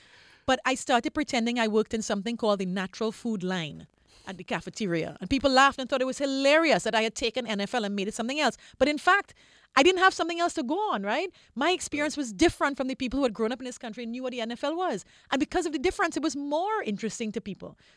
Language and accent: English; Trinidad & Tobago; I come from Trinidad